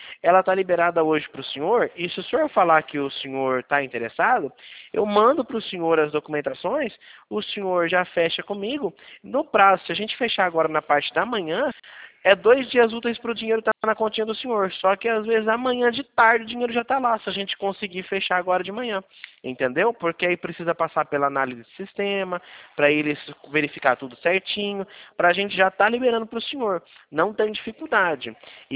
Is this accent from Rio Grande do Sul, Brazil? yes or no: no; Mogi Guaçu, São Paulo, Brazil; Eu sou aqui do interior de São Paulo, Mogi Guaçu